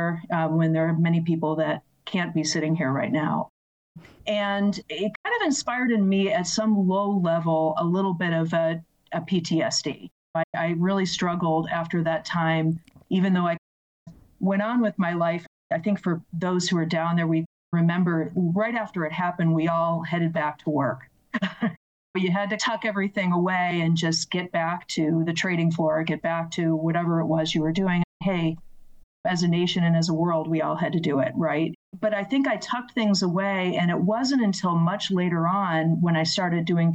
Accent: Boston, Massachusetts, United States; And growing up in Boston, that would have just been this incredibly spiritual thing.

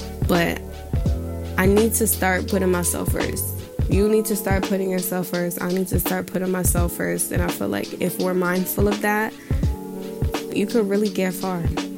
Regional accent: New York, United States; I'm a 17-year-old. I grew up in New York, and I'm a Leo.

